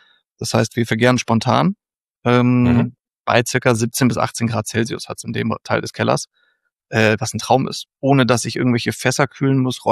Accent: Rhineland, Germany; now in Freiburg, Germany; Ich stamme aus dem Rheinland, da ist das Ganze wirklich eine Industrieschifffahrtsstraße.

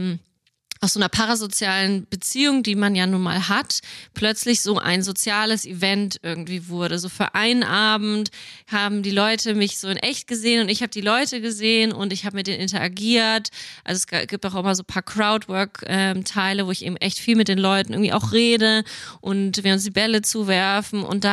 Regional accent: Nuremberg, Bavaria, Germany; Und dann genau bin ich zum ersten Mal in Nürnberg, in meiner Heimatstadt, auch auf die Bühne gegangen

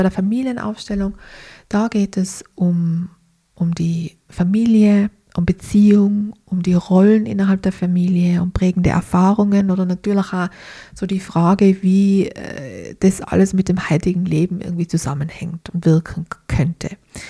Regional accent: Tyrol, Austria; now in Egg, Austria; ich bin ursprünglich Tirolerin, wie man es vielleicht erhören kann. Mir hat die Liebe in den Bregenzer Wald verschlagen

